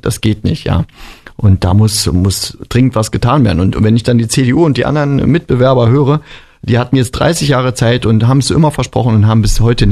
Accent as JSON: {"language": "German", "town": "Wernigerode", "region": "Saxony-Anhalt", "country": "Germany", "said": "Ja, ich sehe es ja, ich komme ja aus Wernigerode, ich sehe es ja, wie es dort läuft."}